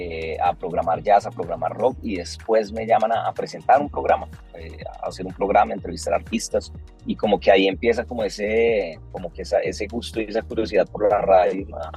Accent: Tunja, Boyacá, Colombia; pues yo nací en Tunja, y en ese momento ya en el colegio donde yo estudiaba

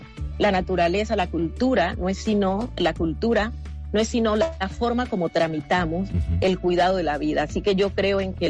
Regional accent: Nuquí, Chocó, Colombia; no crezca con el mismo paradigma que yo crecí, creer que en Nuquí nada era posible, que en el Chocó nada era posible, que ser negro trae problemas en Colombia

